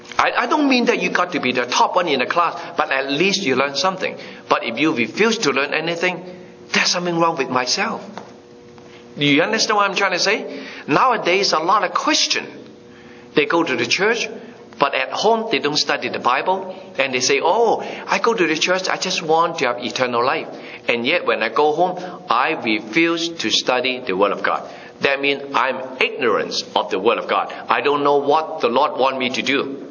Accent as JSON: {"language": "English", "country": "Hong Kong", "tie": "born or raised there", "first_language": "Cantonese", "second_language": "English", "moved": "yes", "lives_now": "Canada", "said": "I was born in Hong Kong, and I came to Canada in 1973. I don't learn that much English when I was in Hong Kong because mostly we speak Cantonese in Hong Kong. So English is not our mother tongue. English is our second language. And Cantonese is my mother tongue."}